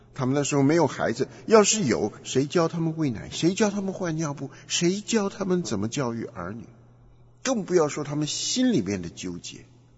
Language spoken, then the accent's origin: Chinese; Taiwan; now in United States; 我们家在台湾长大是没有亲戚的，我的爸妈跟着国民党走了，就再没有见过父母了